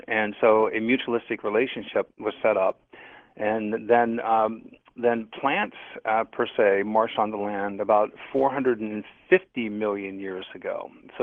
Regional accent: Ohio, United States; I have a twin brother, and I grew up in Ohio, in northern Ohio, on Lake Erie.

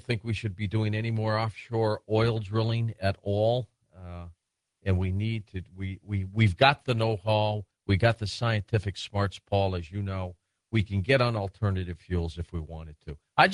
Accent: Michigan, United States; born there; Yeah, I was born in Michigan and had a little farm there myself.

